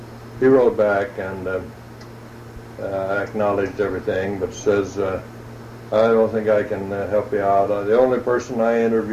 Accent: McAllen, Texas, United States; And we had town teams all up and down the border area of Texas between Brownsville and where I was raised in McAllen.

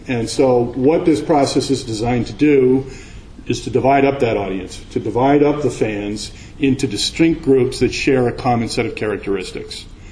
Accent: Boston, Massachusetts, United States; I'm from Boston, so I picked the Red Sox as this case.

